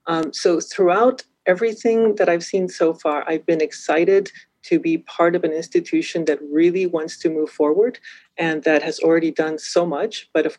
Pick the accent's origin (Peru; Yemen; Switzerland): Peru; Lima; also born or lived in Georgetown, United States; I'm originally from Lima, Peru, which is a very large city as well. However, I've also lived in smaller places in Georgetown, Texas.